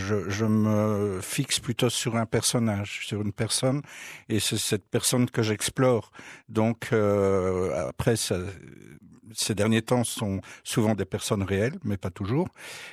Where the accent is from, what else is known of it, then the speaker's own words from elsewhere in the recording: Brussels, Belgium; en tant que Bruxellois aussi, j'ai reconnu tous les bistrots, entre autres.